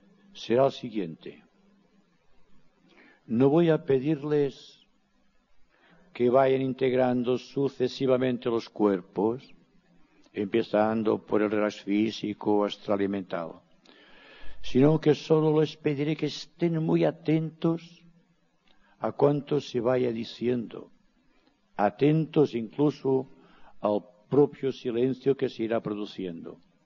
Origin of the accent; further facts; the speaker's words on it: Spain; first language Catalan; Spanish is a second language; yo pronunciaré en catalán, que es mi lengua materna, unos mantras.